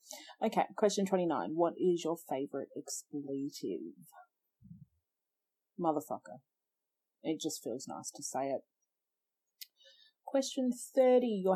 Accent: Australia; Well, I'm Australian, so we don't really fully follow either

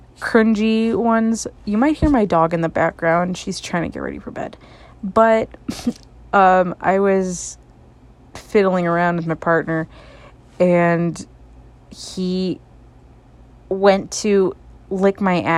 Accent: United States; Well, in terms of America, because I'm American, there isn't any stereotype I really dislike.

